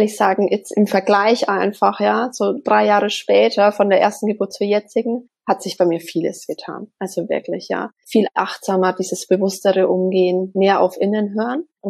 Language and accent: German; Bavaria, Germany; wir kommen aus Deutschland, aus Bayern, aus der Nähe von Bamberg.